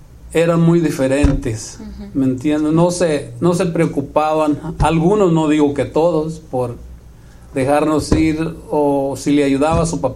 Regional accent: Coalcomán, Michoacán, Mexico; born there; Yo nací en Michoacán, se llama Cualcomán, Michoacán. El mes es primero, enero. Del 20 de 1939.

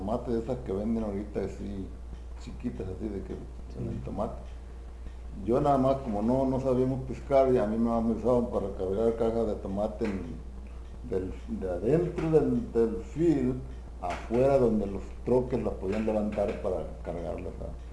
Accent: Durango, Mexico; born there; Yo nací en Durango. Todo Durango.

